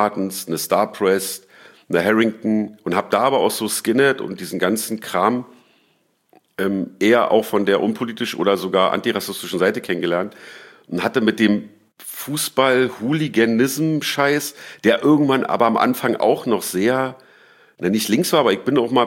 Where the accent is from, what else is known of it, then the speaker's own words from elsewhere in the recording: Berlin, Germany; Ich bin in Lichtenberg groß geworden, Tierparkclub und so. Und das war so um die Wendezeit rum